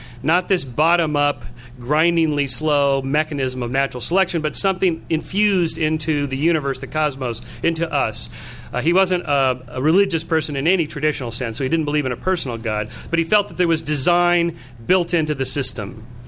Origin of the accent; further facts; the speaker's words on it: California, United States; I'm from Southern California. We're on the left coast over there.